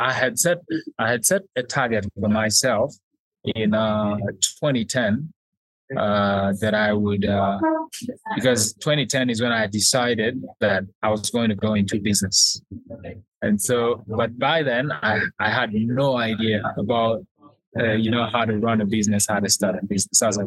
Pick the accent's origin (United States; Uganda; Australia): Uganda; Kampala, Central Region; So when I moved to Arua, because I had spent so much time growing up in Kampala, I was very curious about the region.